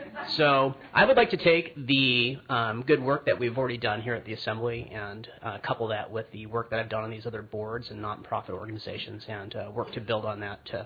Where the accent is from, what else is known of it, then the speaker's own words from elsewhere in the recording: Kake, Alaska, United States; now in Juneau, United States; and I'm a lifelong Alaskan. I've lived in Juneau for the last 17 years, and prior to living in Juneau, I was raised in Cake.